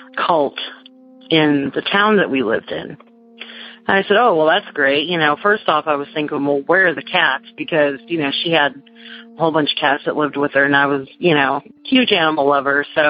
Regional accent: Dixon, California, United States; born or raised there; now in Hampton, United States

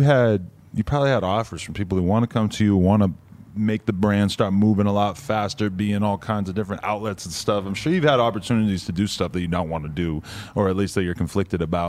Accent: New Hampshire, United States; New Hampshire. Right. Ooh. Outside, like 45 minutes outside of Boston.

